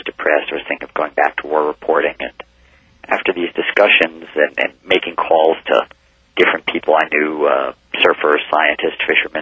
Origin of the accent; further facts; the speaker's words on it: United States; growing up on Long Island Sound and, you know, the swamps behind my public school